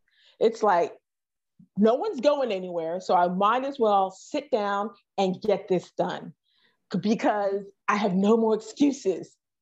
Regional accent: United States; when I was younger, as a young Black girl, growing up in the States in the 70s and in the 80s

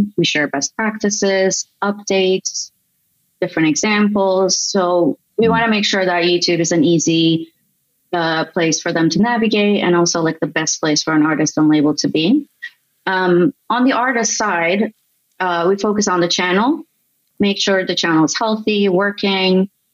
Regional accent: Istanbul, Turkey; moved away as an adult; also born or lived in New York, United States; now in London, United Kingdom; as you said. I was born and raised in Istanbul. I spent a big chunk of my life in Turkey. Then I moved to New York and I lived in New York for a decade, lived and worked there, obviously. I'm now based in Southwest London.

